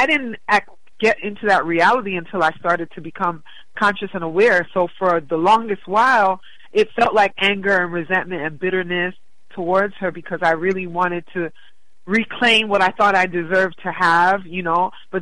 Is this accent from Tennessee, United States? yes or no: no; New York, United States; I grew up in New York with my dad. My mom left me in New York with my dad when I was 4 years old.